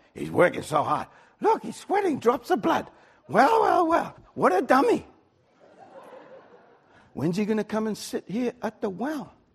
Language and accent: English; Wales, United Kingdom; I'm Welsh. I'm mystical in my origins.